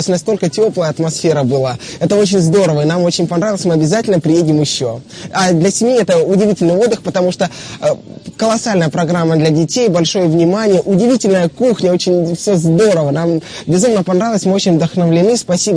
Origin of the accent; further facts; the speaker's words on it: Stary Oskol, Belgorod Oblast, Russia; Мы приехали с семьей из Белгородской области, города Старого Оскола.